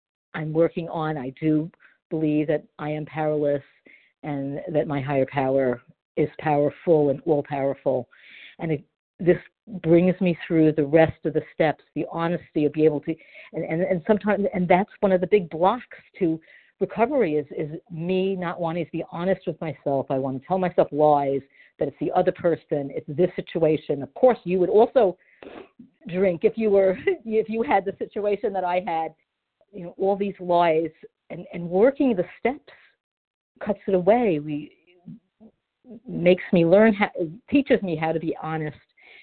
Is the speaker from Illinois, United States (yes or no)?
yes; Chicago, Illinois, United States; Hi, I'm from Chicago.